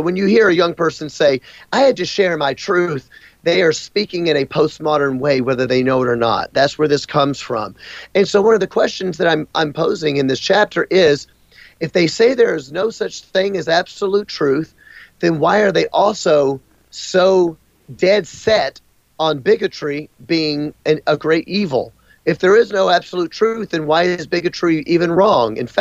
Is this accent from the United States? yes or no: yes; United States; I didn't even have the brain power to understand a statement like that because I was raised in America.